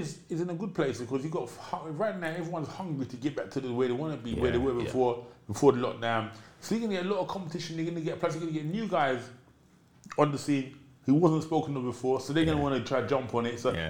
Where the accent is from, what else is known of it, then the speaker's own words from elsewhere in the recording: England, United Kingdom; Because I was from England, they just flew me straight to Mississippi